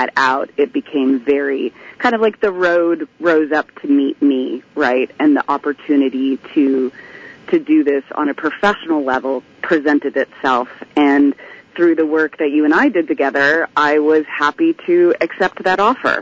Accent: California, United States; I did not really grow up in Southern California. I grew up in Northern California with my mom.

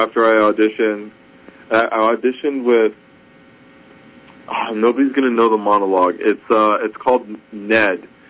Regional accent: Buffalo, New York, United States; I'm from Buffalo, Sally. I'm originally from New York.

